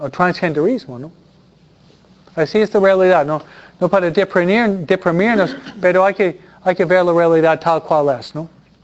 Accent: Mexico; somos mexicanos, que realmente apoyamos la vida de una familia más grande.

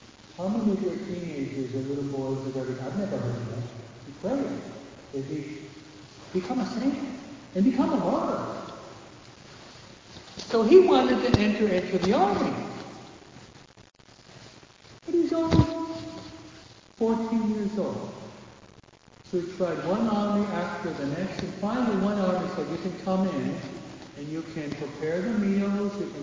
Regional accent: Michigan, United States; born there; I was born in Michigan, okay? We call it Motown.

